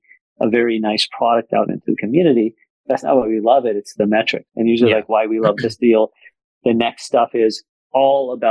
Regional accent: Cincinnati, Ohio, United States; I grew up in Cincinnati, and I have family who lives right across the border in Kentucky.

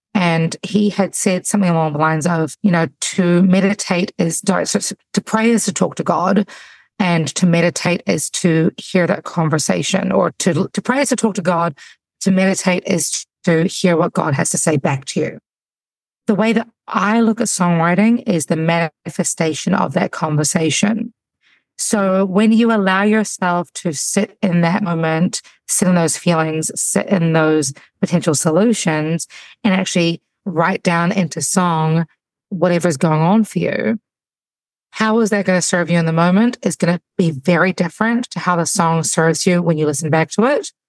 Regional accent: New Zealand; now in United States; I'm from New Zealand. There are 4 sheep to every human, 3 cows to every human. You know, it's a small country, you know, population 5 million.

